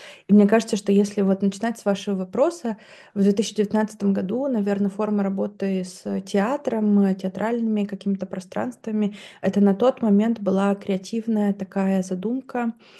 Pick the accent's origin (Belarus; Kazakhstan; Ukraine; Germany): Belarus; я из Беларуси